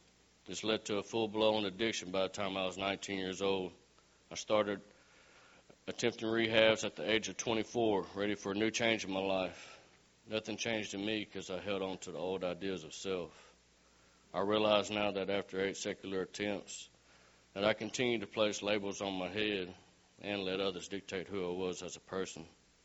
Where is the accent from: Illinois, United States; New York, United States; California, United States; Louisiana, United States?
Louisiana, United States; Many; I'm 37 years old, and I'm from Manny, Louisiana. I was born into a family of five, me being the baby of the family.